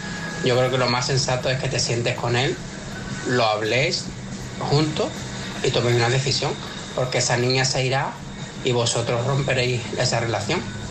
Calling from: Algeciras, Andalusia, Spain; de Algeciras.

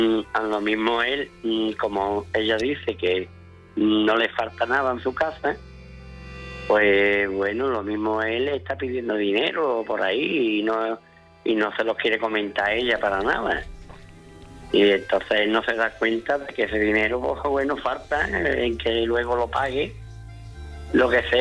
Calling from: Chiclana de la Frontera, Andalusia, Spain; soy de Chiclana, vamos, de Cádiz.

